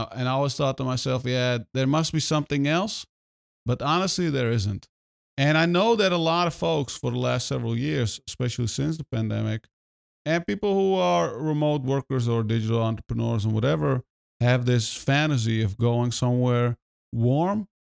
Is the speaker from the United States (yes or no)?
no; Netherlands; I grew up in the Netherlands. Everything is fast-paced. Everything is rule-based. Everything is orderly.